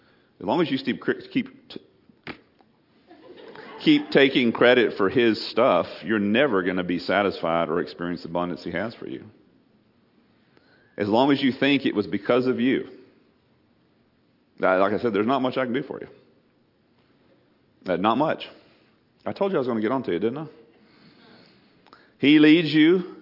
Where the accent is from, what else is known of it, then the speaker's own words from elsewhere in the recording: Texas, United States; Because I grew up on the Neches River. I had a boat when I was 4 years old.